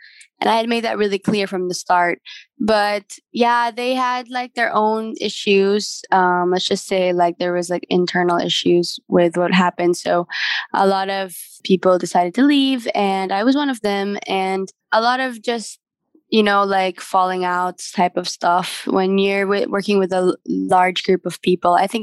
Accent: Dumaguete, Central Visayas, Philippines; born there; I was born here in the Philippines. I was born in Dumaguete.

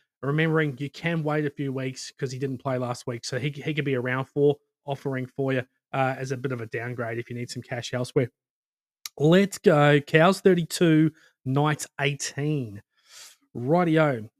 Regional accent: Melbourne, Victoria, Australia; I was brought up in Melbourne.

